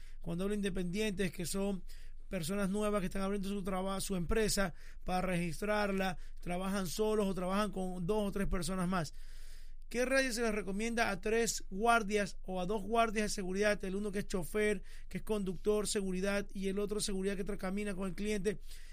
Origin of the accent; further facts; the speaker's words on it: Ecuador; yo fui bombero voluntario en Guayaquil, en Ecuador. Yo soy de origen ecuatoriano.